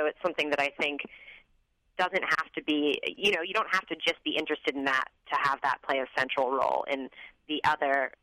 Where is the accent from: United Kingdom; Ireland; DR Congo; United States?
United States; Oakland, California; also born or lived in Berkeley; Yeah, I grew up in Oakland and Berkeley, California